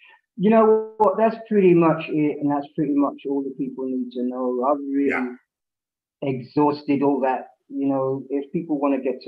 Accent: London, United Kingdom; And I'm the guy from Southeast London.

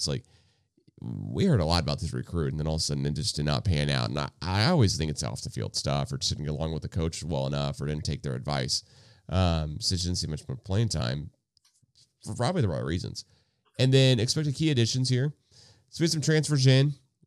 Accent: Oklahoma City, Oklahoma, United States; We grew up in Oklahoma City. We will be watching OU.

